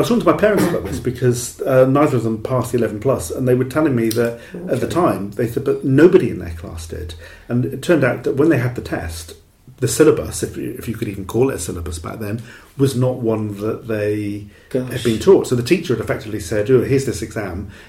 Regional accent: Wales, United Kingdom; now in Canterbury, United Kingdom; I'm so proud of being Welsh, and I only realised how proud I was because I always felt a bit of a fraud in Wales because I don't sound very Welsh. People think, you're not one of us. Moved to Canterbury

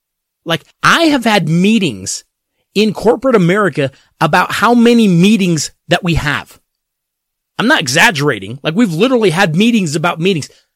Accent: Denver, Colorado, United States; it is right here in my hometown of Denver, Colorado.

